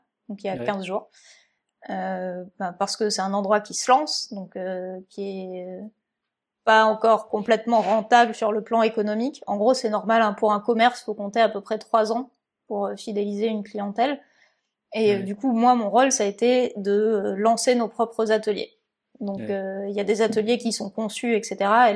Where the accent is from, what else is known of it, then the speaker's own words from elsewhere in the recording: Toulouse, Occitanie, France; also born or lived in Marseille; moi je suis du sud, hein. Clairement, je suis née à Marseille, j'ai grandi à côté de Toulouse, j'ai fait ma thèse à Montpellier, donc la vie en Normandie, c'était pas le rêve absolu.